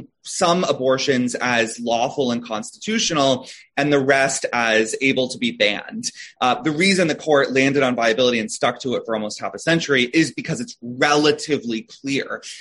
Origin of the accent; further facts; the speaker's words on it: Florida, United States; the billboards I always saw growing up in Florida